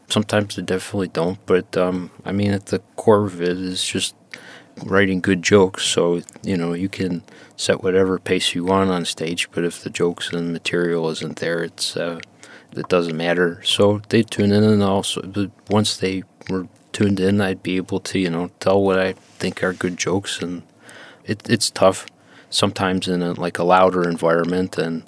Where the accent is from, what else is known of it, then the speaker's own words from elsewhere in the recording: Buffalo, New York, United States; It seemed a lot like where I grew up in Buffalo with a former kind of industrialized place.